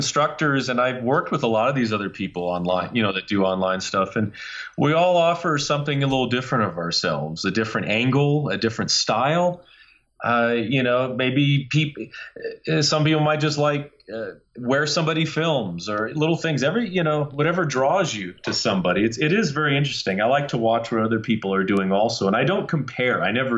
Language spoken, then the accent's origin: English; California, United States; also born or lived in Wisconsin; You know, I grew up in California and Wisconsin and being outside playing.